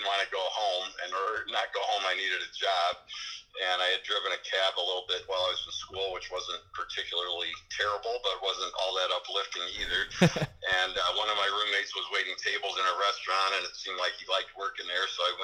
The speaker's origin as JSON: {"language": "English", "town": "Chicago", "region": "Illinois", "country": "United States", "tie": "born or raised there", "lives_now": "Ann Arbor, United States", "said": "I grew up in Chicago. I came to Ann Arbor, which, for those who don't know where Ann Arbor is, it's about 4 hours drive east of Chicago, and about an hour west of Detroit, so we're on I-94."}